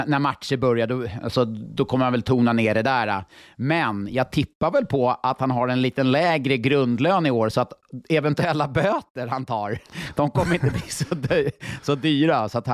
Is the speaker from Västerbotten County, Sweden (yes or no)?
no; Huddinge, Stockholm County, Sweden; vi är båda uppvuxna i Huddinge